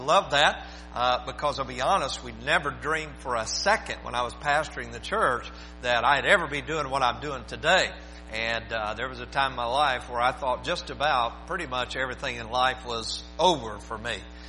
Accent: Winston-Salem, North Carolina, United States; and I'll tell you, we're from Winston-Salem.

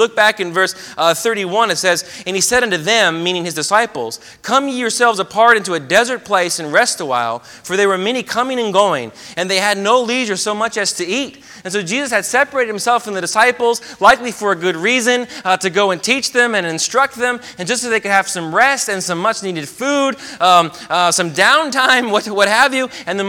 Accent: United States; And then I read the Reroute, and it was just, as an American, it was painful.

